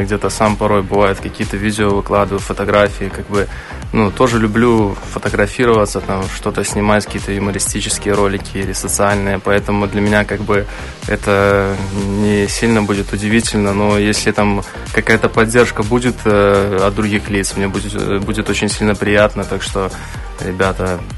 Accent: Yeremino, Belarus; мне 23 года. Я сам вот родом из Еремина, агрогородок.

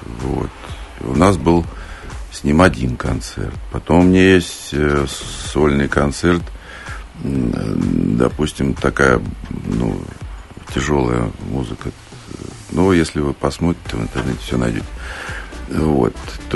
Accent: Saint Petersburg, Russia; Я питерский, я ходил на первомайские демонстрации

